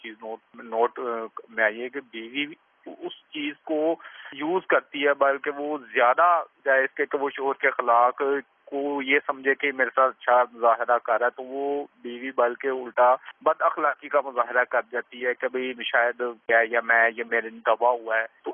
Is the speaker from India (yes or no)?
no; Lahore, Punjab, Pakistan; میرا لاہور سے تعلق ہے.